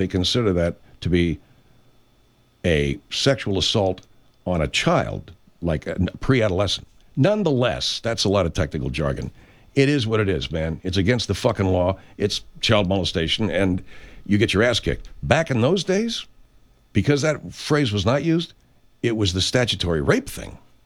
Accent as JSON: {"language": "English", "town": "Arcadia", "region": "California", "country": "United States", "tie": "born or raised there", "said": "here in California, where I grew up in Arcadia, which is near the San Gabriel Mountains, the foothills"}